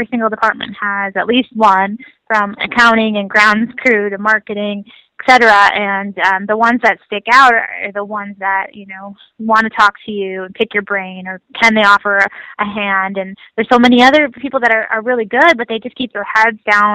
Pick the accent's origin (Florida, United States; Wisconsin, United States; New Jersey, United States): Wisconsin, United States; Milwaukee; I'm born and raised in Milwaukee and never really left. I went to school here at Marquette University